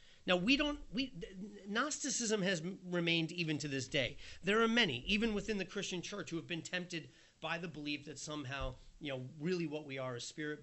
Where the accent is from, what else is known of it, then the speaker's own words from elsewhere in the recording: New York City, New York, United States; I'm a New Yorker. I just live in New York. This is the culture I know.